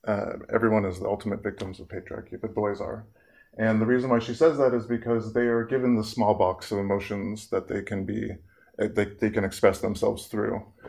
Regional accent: San Francisco, California, United States; born there; I was born in San Francisco. My father was from Iran and my mother was from Austria. My dad was Muslim, my mom is Catholic.

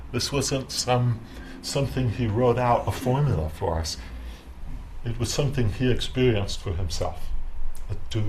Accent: Northeast, United States; And I'm from the Northeast. And so I was in a hospital in New York City.

